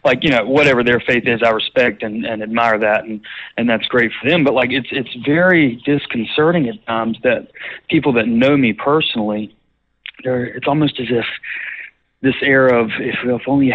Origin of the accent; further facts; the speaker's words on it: the South, United States; I was raised in the South, and very much of what I was steeped in as a child was Southern Baptist fundamentalist doctrine, and I was Christian homeschooled.